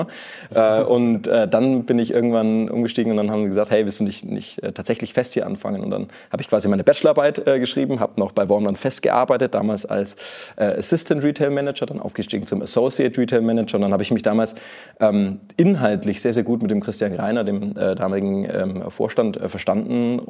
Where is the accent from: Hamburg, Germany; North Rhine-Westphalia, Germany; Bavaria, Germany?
Bavaria, Germany; Nuremberg; accent: Franconian; also born or lived in Lower Saxony; Ich bin eigentlich gebürtiger Nürnberger. Franke, man hört das noch so ein bisschen.